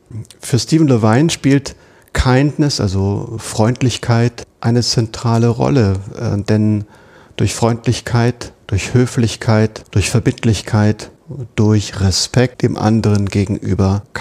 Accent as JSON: {"language": "German", "town": "Rendsburg", "region": "Schleswig-Holstein", "country": "Germany", "tie": "born or raised there", "lives_now": "Berlin, Germany", "said": "Aber das war nun meine Heimatstadt. Aber auch die See ist für mich, egal wo in der Welt, Heimat, weil ich geprägt bin durch Nord- und Ostsee."}